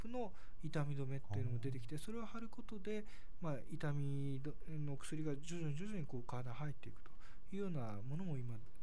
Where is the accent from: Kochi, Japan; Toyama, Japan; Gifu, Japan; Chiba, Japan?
Chiba, Japan; 僕自身も千葉県出身ですし